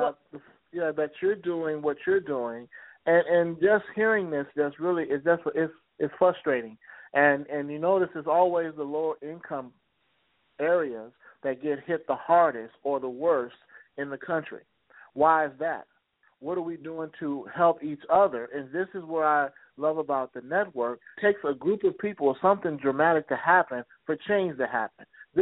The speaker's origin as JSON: {"language": "English", "town": "Chicago", "region": "Illinois", "country": "United States", "said": "because I'm originally from Chicago, so I know about that."}